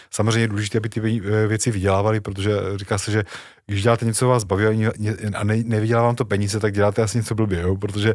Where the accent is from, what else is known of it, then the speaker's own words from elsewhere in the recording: Bratislava, Bratislava Region, Slovakia; moved away; also born or lived in United States; protože já jsem se narodil v Bratislavě, žili jsme v Bratislavě